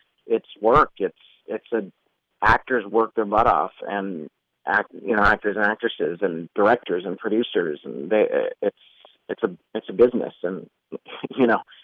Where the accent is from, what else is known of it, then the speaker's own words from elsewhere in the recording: Boston, Massachusetts, United States; but growing up, of course, I played baseball all the time, and that was it.